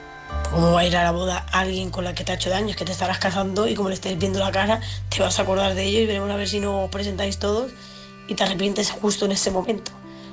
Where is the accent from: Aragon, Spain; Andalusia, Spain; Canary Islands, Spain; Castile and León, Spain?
Andalusia, Spain; Seville; de Sevilla.